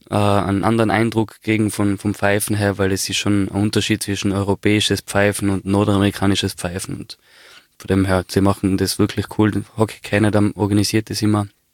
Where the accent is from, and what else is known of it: Austria